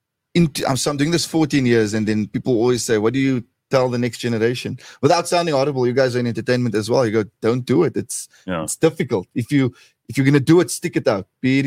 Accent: Cape Town, Western Cape, South Africa; Yeah. Born and bred in Cape Town. Growing up, I wanted to play cricket for the Proteas.

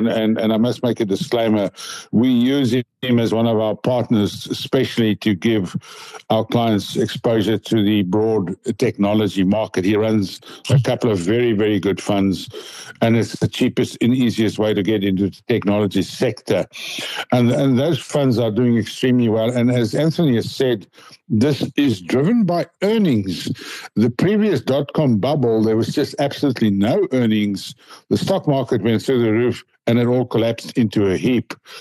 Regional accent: South Africa; you should have technology in your portfolio as a South African, because we don't have any major technology company apart from maybe Naspers.

